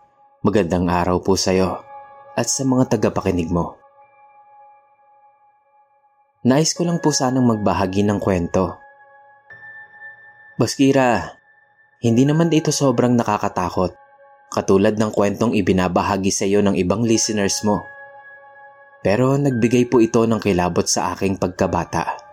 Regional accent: Central Luzon, Philippines; now in Pasig, Philippines; Tubong Aurora. Pero dito na kami naninirahan ngayon sa Pasig.

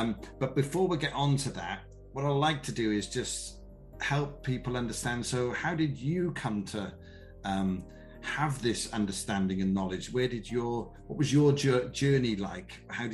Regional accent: United Kingdom; obviously being British

